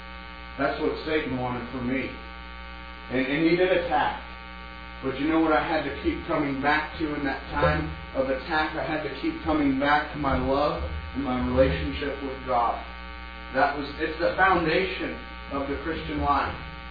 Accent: West Coast, United States; And I grew up on the West Coast.

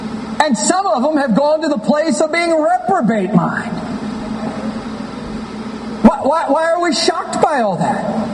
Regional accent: United States; born there; But we're Americans. Bless God. Thank the Lord. I'm an American by birth.

